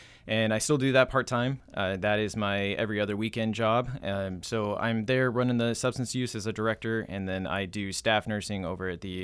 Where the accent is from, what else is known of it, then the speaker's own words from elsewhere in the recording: Oregon, United States; Yeah, so I was born and raised here in Douglas County. So, I went to high school out at Douglas High. I was here throughout my high school career.